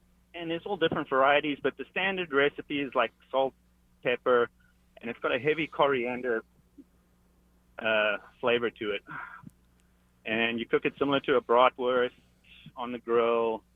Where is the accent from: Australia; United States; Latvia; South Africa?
South Africa; I am South African.